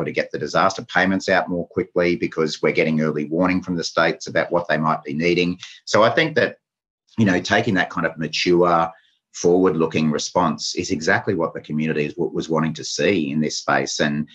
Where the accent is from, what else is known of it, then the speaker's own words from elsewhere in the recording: Queensland, Australia; I guess as a Queenslander, I was well aware that there had been a significant problem in North Queensland